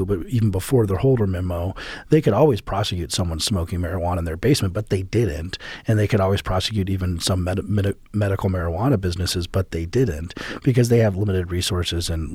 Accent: Colorado, United States; this one bank in particular in Colorado, which is my home state

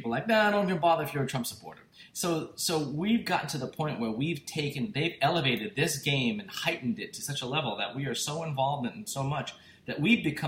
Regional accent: Long Island, New York, United States; I remember growing up on Long Island

